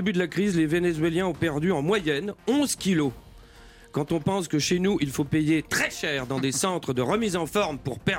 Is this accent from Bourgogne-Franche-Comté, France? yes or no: yes; Le Creusot, Bourgogne-Franche-Comté, France; born there; also born or lived in Montceau-les-Mines; je suis né au Creusot, mais j'ai habité à Mont-Soulémine pendant 20 ans.